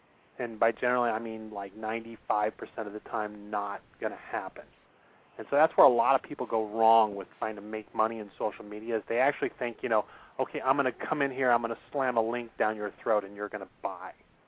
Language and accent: English; Los Angeles, California, United States; because I grew up in Los Angeles, so the only thing that gets me excited is when our local lake freezes over